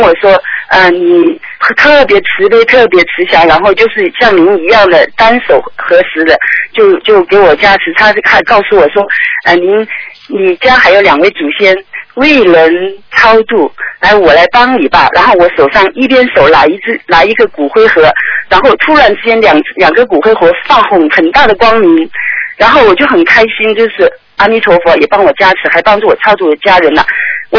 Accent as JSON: {"language": "Chinese", "country": "Singapore", "said": "我会跟新加坡的，我是新加坡的"}